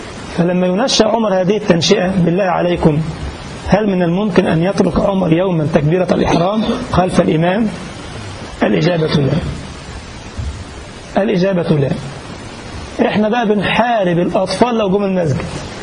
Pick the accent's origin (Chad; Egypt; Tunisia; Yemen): Egypt; كان قاعد في حلوان عندنا في مصر